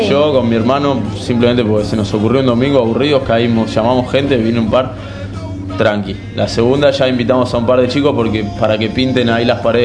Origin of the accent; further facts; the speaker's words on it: San Martín de los Andes, Neuquén, Argentina; Somos una familia de San Martín de los Andes, un pueblo en Neuquén, Patagonia.